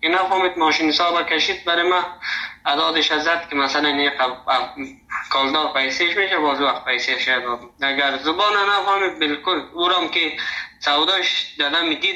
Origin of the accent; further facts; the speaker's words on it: Afghanistan; first language Dari; زبان دری به اصطلاح زبان مادریم است، فضل خدا مشکل نداره. ما همچنان زبان تحصیل ما زبان هزارگی را میفهمم، بلدیت دارم 100%. دیگه ازبکی را بلدیت دارم میفهمم